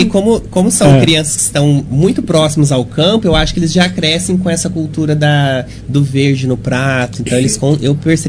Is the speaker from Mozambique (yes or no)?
no; Uberlândia, Minas Gerais, Brazil; Eu venho de Uberlândia, trabalhei toda a minha vida acadêmica lá.